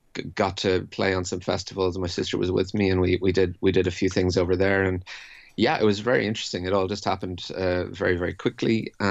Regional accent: Sligo, Connacht, Ireland; Yes, absolutely. We were all from Sligo, and we all went to school together in Sligo, in Summerhill College, where we all went to school.

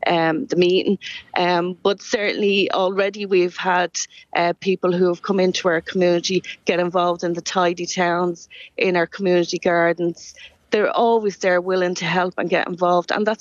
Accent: Ballymun, County Dublin, Ireland; Well, growing up in Ballymun, that's exactly the same story. It didn't matter how hard we worked in Ballymun.

